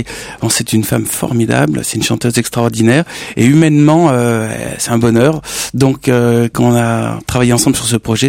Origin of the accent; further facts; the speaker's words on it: Toulouse, Occitanie, France; je suis né à Toulouse, oui, place Saint-Étienne, près de la cathédrale. Et j'ai vécu toute ma jeunesse là-bas.